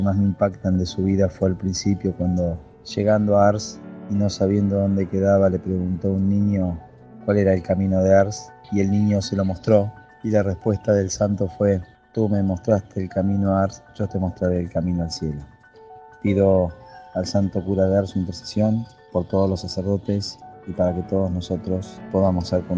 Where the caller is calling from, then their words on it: Buenos Aires, Argentina; de Buenos Aires.